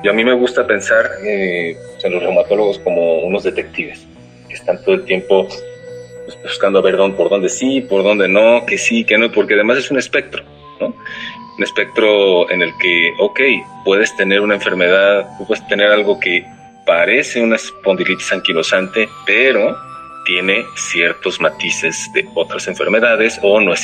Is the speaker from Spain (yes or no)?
no; Mexico